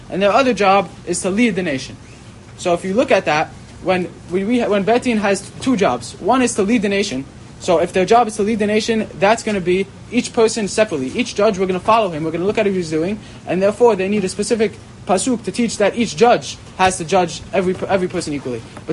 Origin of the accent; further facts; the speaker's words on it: Brooklyn, New York, United States; I'm from Brooklyn. First year here.